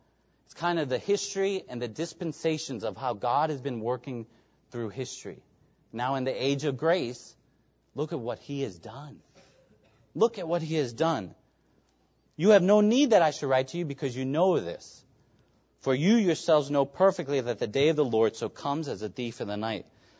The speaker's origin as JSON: {"language": "English", "region": "New York", "country": "United States", "lives_now": "Apex, United States", "said": "I'm not here from New York by chance. I know I'm not in here in Apex, in Morrisville, by chance."}